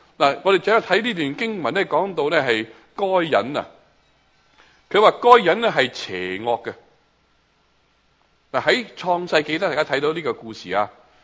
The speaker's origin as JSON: {"language": "Cantonese", "country": "China", "said": "咁我哋中国人都冇咩庆祝食嘅嘢啦嘛"}